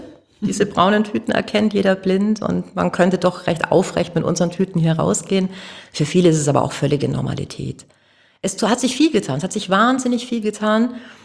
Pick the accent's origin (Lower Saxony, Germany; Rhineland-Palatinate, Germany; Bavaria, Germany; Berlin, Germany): Bavaria, Germany; Augsburg; now in Hamburg, Germany; Ich bin der Bayern-Import hier unter den Kiezmenschen. Ich komme aus Augsburg.